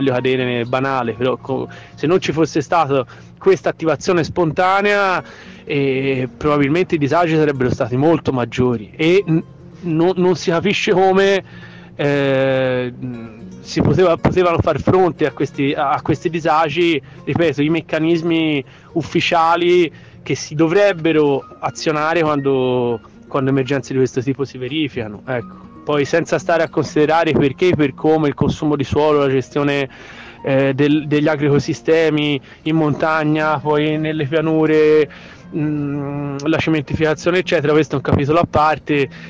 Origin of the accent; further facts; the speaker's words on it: Sesto Fiorentino, Tuscany, Italy; io sono nato e cresciuto a Sesto, ma a 10 minuti di distanza da Campi